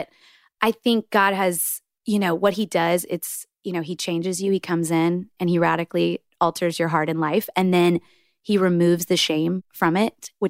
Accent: Sugar Land, Texas, United States; So back when I was growing up in Sugarland, like there was no private schools out there.

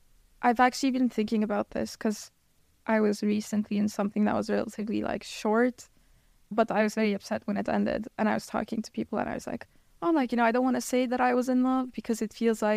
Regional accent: Turkey; English is a second language; now in United States; especially important because I'd moved to the US and I didn't know anyone and my family's so far away. I'm from Turkey.

